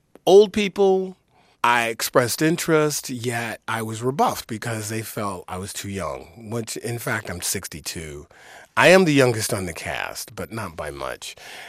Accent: Detroit, Michigan, United States; I'm from Detroit.

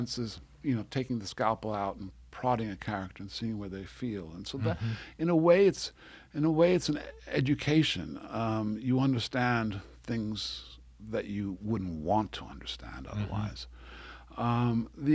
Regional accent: Ireland; also born or lived in Rome, Italy / Mexico; now in Los Angeles, United States; I was born in Rome, in Italy. I grew up in Ireland as a kid, and then he moved to Mexico.

